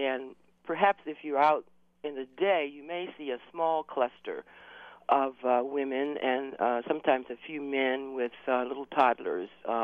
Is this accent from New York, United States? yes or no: no; Washington, District of Columbia, United States; I grew up over here on the Hill, where I still live, over by Carver Terrace